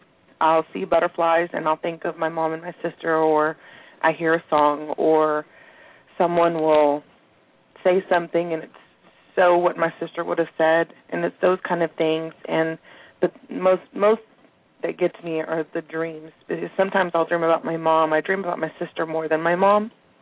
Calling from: Texas, United States; Hi there. … I'm calling from Texas.

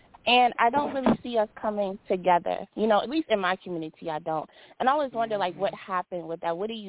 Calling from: Washington, District of Columbia, United States; I'm calling from Washington, D.C.

